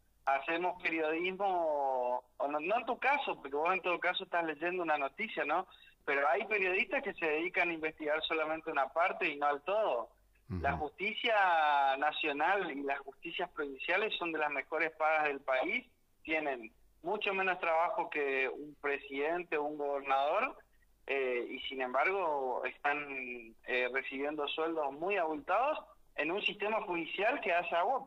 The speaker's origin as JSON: {"language": "Spanish", "town": "Santo Tomé", "country": "Argentina", "said": "conozco a la gente de Santo Tomé, a la gente de mi pueblo"}